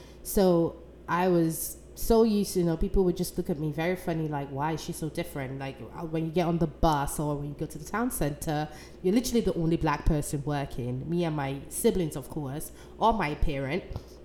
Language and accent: English; Basildon, East of England, United Kingdom; I'm actually going to share some of my, you know, little experience that I've experienced while growing up in England.